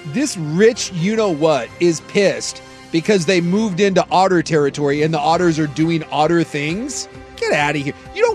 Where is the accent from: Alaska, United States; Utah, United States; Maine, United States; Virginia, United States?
Alaska, United States; I grew up in Alaska. Guess what we had in our backyard? Bears and moose.